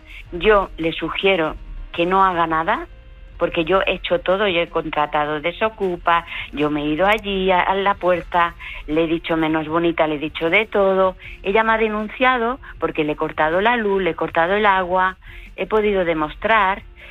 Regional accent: Málaga, Andalusia, Spain; now in Barcelona, Spain; Soy de Málaga.

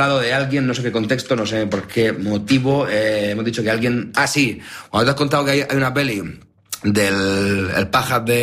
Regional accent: Spain; Menos mal que soy de España. Imagínate ser otro sitio.

